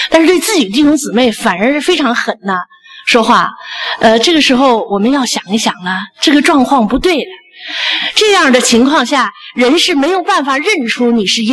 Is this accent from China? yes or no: yes; China